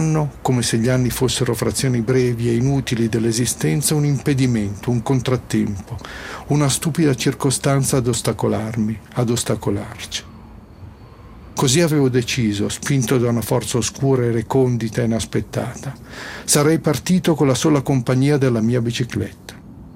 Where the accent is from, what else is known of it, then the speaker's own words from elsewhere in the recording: Varese, Lombardy, Italy; Vengo da Varese e sono intrinsecamente musicista